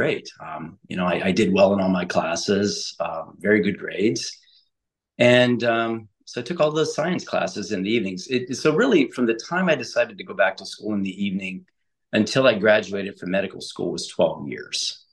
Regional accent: Ohio, United States; So my story is, I grew up in Northeast Ohio in the United States, and I did several different jobs, a few things here and there. And I ended up coming to Southern Ohio

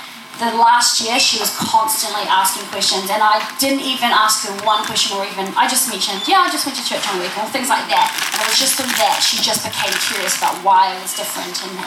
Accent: Wellington, New Zealand; So I grew up in Wellington, so I got involved in a Arise church down there.

